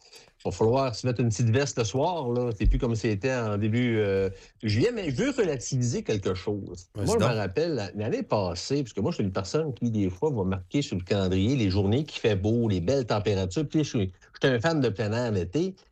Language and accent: French; Quebec, Canada; Écoute, moi, je vais te dire, je suis un vrai Québécois et un originaire de la Côte-Nord.